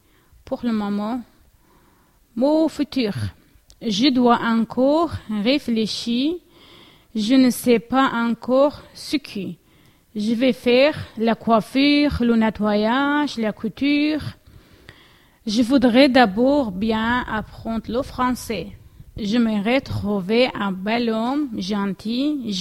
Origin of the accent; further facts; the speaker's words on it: Iraq; first language Arabic or Kurdish not stated; now in France; Je suis irakienne. Je viens de Lech. Mon passé. J'ai habité en Irak, à Zoho.